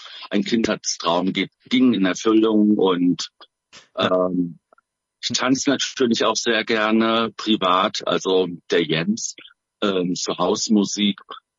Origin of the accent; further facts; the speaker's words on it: Saxony-Anhalt, Germany; now in Frankfurt, Germany; Ursprünglich komme ich aus dem Osten, Sachsen-Anhalt. Mhm. Bin aber seit 91 in Frankfurt, also im Taunus Frankfurt. Ich denke mal schon so, frankfurterisch kann man schon sagen. Also es ist schon so meine zweite Heimat.